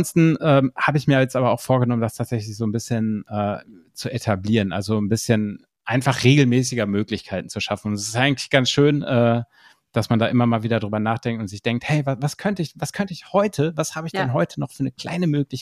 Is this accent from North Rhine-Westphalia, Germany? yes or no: yes; North Rhine-Westphalia, Germany; Ich als Westfale kannte das Wort tatsächlich vorher gar nicht.